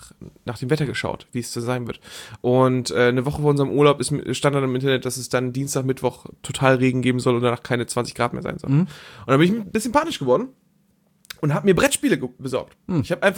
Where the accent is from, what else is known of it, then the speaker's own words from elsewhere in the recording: Antalya, Turkey; German is a second language; Ich komme aus Antalya.